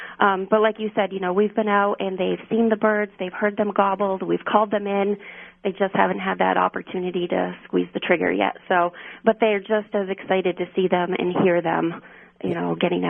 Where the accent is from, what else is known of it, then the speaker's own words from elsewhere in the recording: New Hampshire, United States; I grew up in New Hampshire hunting and fishing with my family. Yep. And been turkey hunting since about 2000 here in New Hampshire.